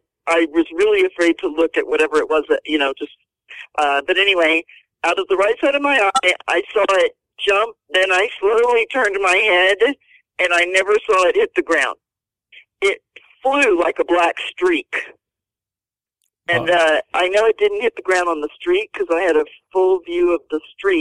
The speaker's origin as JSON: {"language": "English", "town": "Houston", "region": "Texas", "country": "United States", "tie": "born or raised there", "said": "I grew up in Houston. I was a rodeo cowgirl. I was out in the forest. I was in the country."}